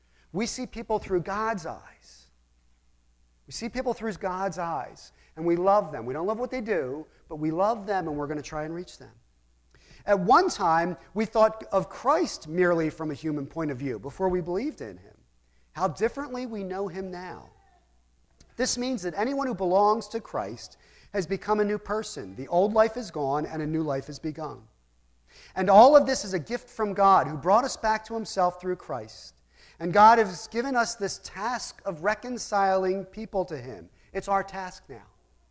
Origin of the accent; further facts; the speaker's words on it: Philadelphia, Pennsylvania, United States; Now, you have to understand, I'm from Philadelphia.